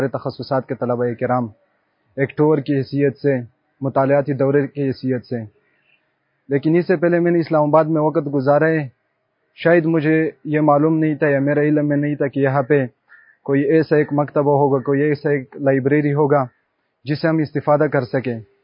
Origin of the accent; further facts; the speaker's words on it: Khyber Pakhtunkhwa, Pakistan; now in Islamabad, Pakistan; میں وزیرستان سے تعلق رکھتا ہوں اور فی الحال ادھر اسلام آباد میں رہتے ہیں.